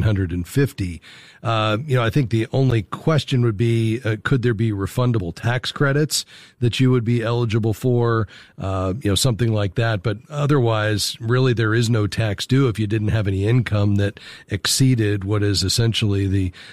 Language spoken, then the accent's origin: English; Florida, United States; Yeah, I understand. I'm from South Florida, so I get that.